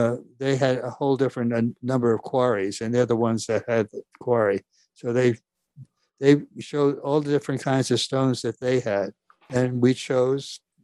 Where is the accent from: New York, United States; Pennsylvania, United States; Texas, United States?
New York, United States; I was born and raised here in New York. We were far from a wealthy family. As a matter of fact, Dad worked hard. Mom was an immigrant. I'm second generation. It was a Norwegian family